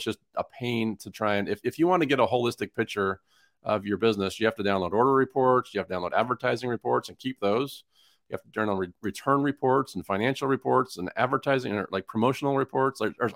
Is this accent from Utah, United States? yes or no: yes; Utah, United States; I grew up in Utah. My parents would take us to Disneyland every few years, I guess.